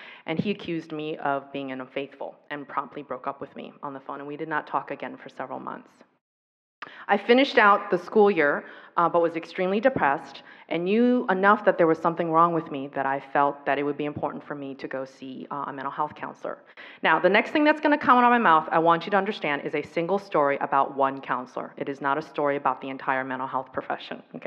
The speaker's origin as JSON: {"language": "English", "country": "United States", "tie": "born or raised there", "first_language": "Taiwanese", "second_language": "English", "said": "I am the daughter of immigrants. My first language was not English. I grew up speaking Taiwanese and Mandarin Chinese in the home."}